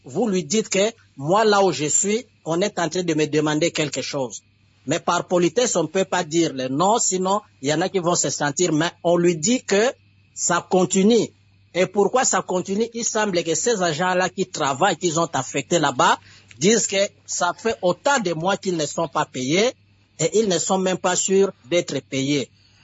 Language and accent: French; DR Congo; chez nous, en République démocratique du Congo